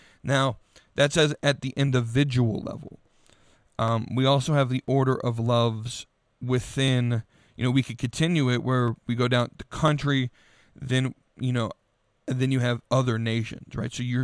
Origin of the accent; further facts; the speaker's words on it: United States; But what it does mean is that I'm an American, I'm a Christian, right?